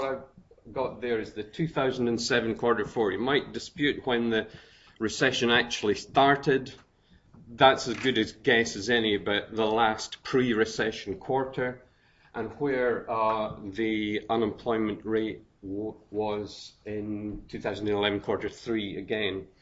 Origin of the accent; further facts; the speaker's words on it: Scotland, United Kingdom; I'm here as a Scot, I guess, with a somewhat Scottish perspective on unemployment.